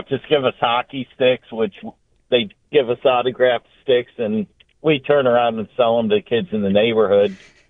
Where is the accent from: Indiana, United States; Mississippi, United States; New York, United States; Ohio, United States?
New York, United States; Buffalo; When I was a kid, I grew up in North Buffalo. The Bills would practice at Nichols High School.